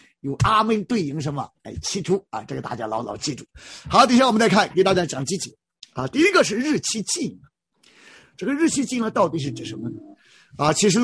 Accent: China; 没有律法，我们中国人讲无法无天啊

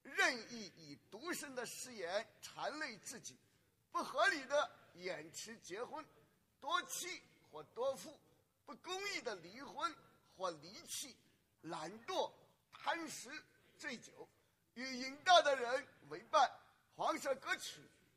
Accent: China; 那我们中国人。特别是男女之间啊，最常见的是找对象

